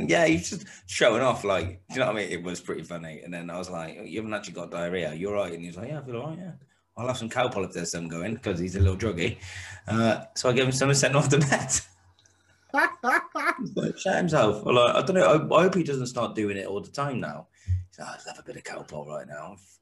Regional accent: Tewkesbury, South West England, United Kingdom; My kids didn't get shot at then, like yours, because we're from Tewkesbury.

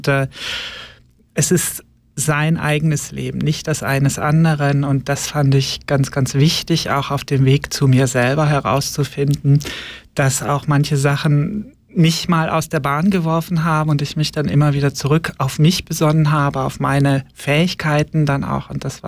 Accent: Lower Saxony, Germany; moved away as an adult; now in Switzerland; Osnabrück. Das ist, war für mich die Weltstadt mit Herz, 40 Kilometer von meinem Geburtsort weg. Habe da ganz, ganz lange gelebt, bis ich 33 war.

